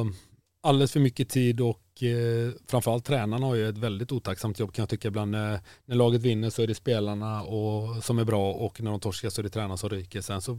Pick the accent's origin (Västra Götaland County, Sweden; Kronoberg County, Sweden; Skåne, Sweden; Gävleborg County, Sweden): Västra Götaland County, Sweden; Kungälv; Jag är från Kungälv liksom.